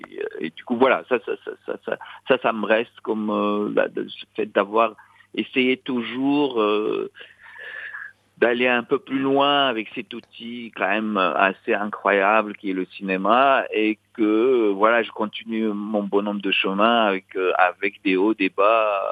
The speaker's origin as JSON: {"language": "French", "town": "Meknes", "region": "Fès-Meknès", "country": "Morocco", "tie": "born or raised there", "said": "et même à Mknet, qui est ma ville natale"}